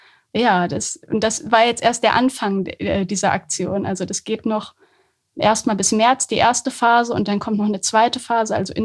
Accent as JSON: {"language": "German", "town": "Höxter", "region": "North Rhine-Westphalia", "country": "Germany", "said": "Ich komme fast aus der Gegend. Also aus Höxter."}